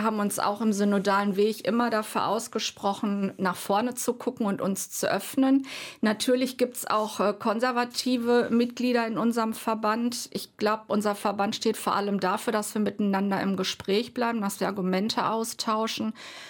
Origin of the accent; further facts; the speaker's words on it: North Rhine-Westphalia, Germany; ich komme selber aus dem Ruhrgebiet